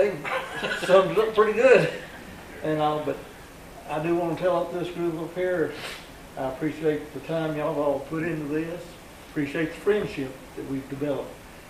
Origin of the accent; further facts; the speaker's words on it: Tullahoma, Tennessee, United States; also born or lived in Lincoln County, Tennessee; My roots go back to this county almost 200 years now. I was born in Lynn County Hospital. And I was raised in Tullahoma, but I chose after I got out of school at UT and I ought to come back to Lincoln County to live.